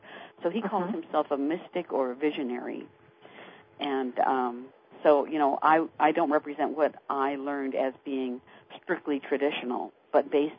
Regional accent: Los Angeles, California, United States; I'm originally from Los Angeles, and I was in the entertainment industry there.

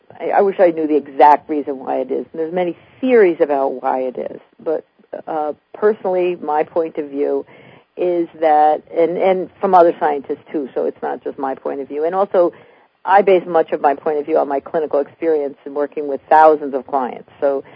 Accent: Albany, New York, United States; She's from New Jersey. I'm from Albany, New York.

